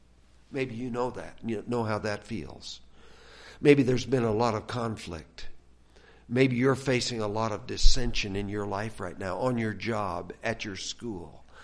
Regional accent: the West, United States; You know, I grew up in the West, in the western part of the United States, and my granddad used to break horses for a living.

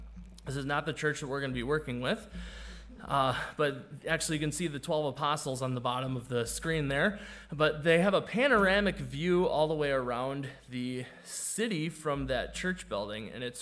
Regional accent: United States; now in Hungary; And I'm from the States, by the way.

